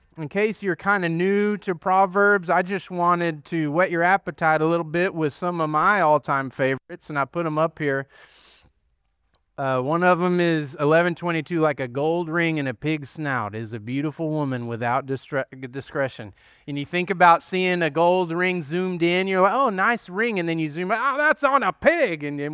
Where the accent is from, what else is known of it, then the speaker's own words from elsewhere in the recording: Aledo, United States; I grew up in Aledo. We had a couple of acres, and throughout the years, we had various crops and livestock.